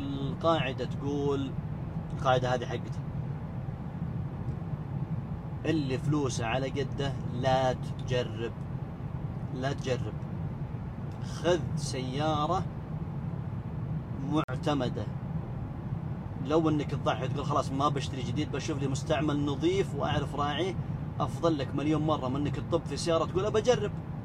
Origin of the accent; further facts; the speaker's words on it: Saudi Arabia; مع أني ما أذكر في أحد عندنا في السعودية، ما عندنا السحب والقطر والأمور هذه